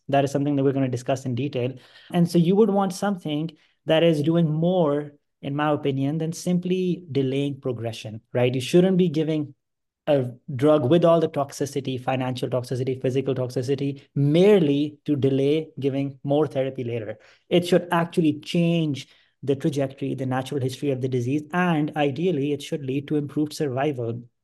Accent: Pakistan; now in Utah, United States; I'm currently in Utah at the Huntsman Cancer Institute. I'm originally from Pakistan

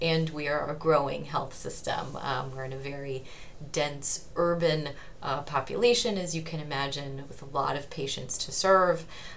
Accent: Midwest, United States; I'm originally from the Midwest of the United States

